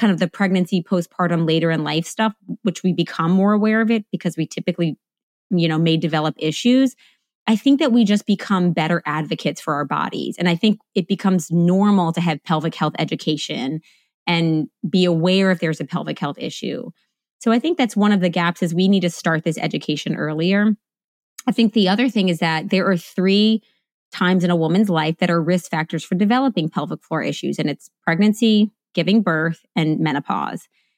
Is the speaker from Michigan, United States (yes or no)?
no; New Orleans, Louisiana, United States; I'm in New Orleans, Louisiana, which is my hometown